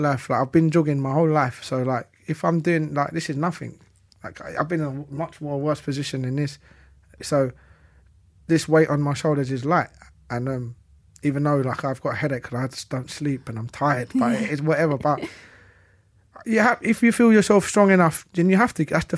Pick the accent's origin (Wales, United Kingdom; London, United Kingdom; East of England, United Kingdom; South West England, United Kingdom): London, United Kingdom; We're from East End.